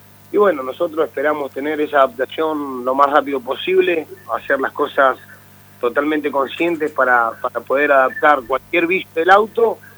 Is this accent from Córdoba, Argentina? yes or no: no; Río Colorado, Río Negro, Argentina; algunas empresas de mi pueblo, Río Colorado